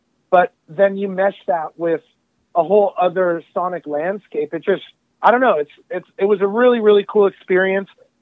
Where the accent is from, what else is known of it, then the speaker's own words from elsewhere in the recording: California, United States; growing up in the Southern California metal and hardcore and the beginnings of the EDM scene.